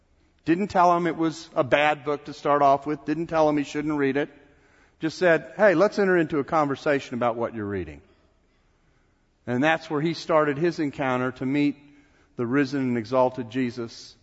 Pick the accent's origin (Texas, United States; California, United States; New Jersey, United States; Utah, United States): Texas, United States; here from the state of Texas. I figure when I come among Southern Baptists, I can speak in my normal accent and you will understand me.